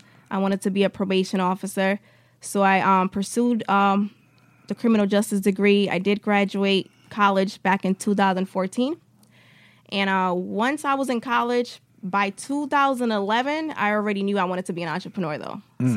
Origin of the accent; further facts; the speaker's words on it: Bridgeport, Connecticut, United States; Just because when my parents came, from Dominican Republic, I was born here.